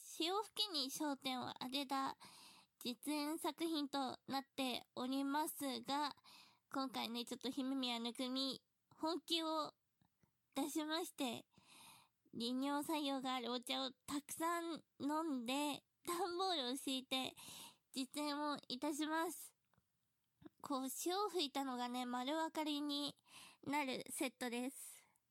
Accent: Saitama, Japan; 武蔵の国って言ったらわかりますかね。あと、最近、新1万円札になった、渋沢栄一さんと同じ出身地です。

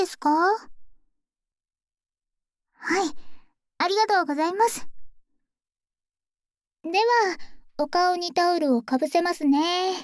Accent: Hiroshima, Japan; 私は広島です。広島のちょっと奥の方なので、ほとんど島根みたいな感じです。

